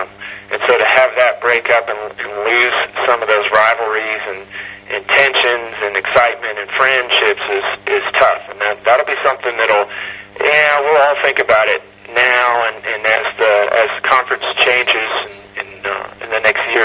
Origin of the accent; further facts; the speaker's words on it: Texas, United States; And I grew up in Texas partly